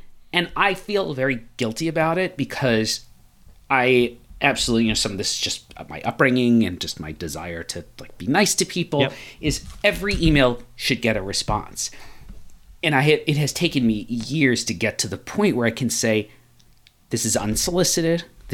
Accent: United States; It is unlike a lot of the major sports I grew up with here in the United States

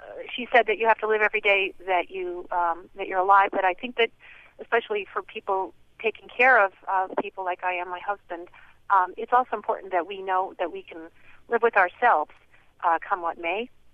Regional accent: Kennebunkport, Maine, United States; Yes, actually, I'm from Kennebunkport

